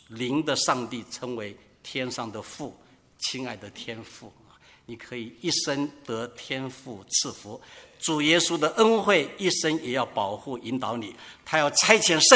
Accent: China; 我们中国人有时候常常说人死如灯灭，什么都没有了

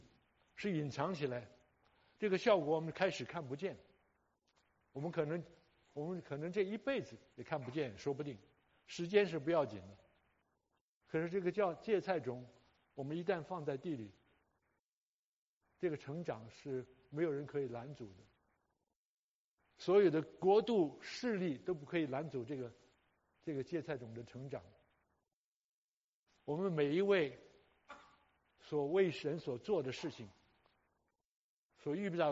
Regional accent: China; 莫里森把圣经翻译成中文，所以我们中国人开始的时候有圣经可以读。

